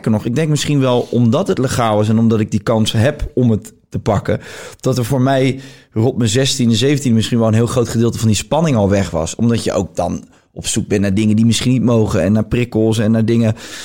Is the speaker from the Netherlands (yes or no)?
yes; Netherlands; ik ben ook opgegroeid in Nederland. Ik woon hier al 30 jaar en ik ben dus ook opgegroeid met het idee